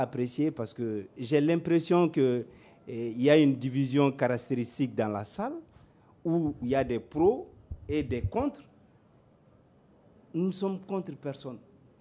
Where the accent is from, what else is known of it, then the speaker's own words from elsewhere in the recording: Mali; Moi, je suis un Malien sur 20 millions de Maliens.